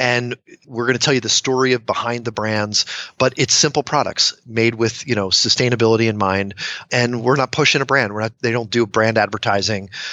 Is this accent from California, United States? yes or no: no; Reading, Pennsylvania, United States; Like I always say, I'm from Reading, Pennsylvania, and so is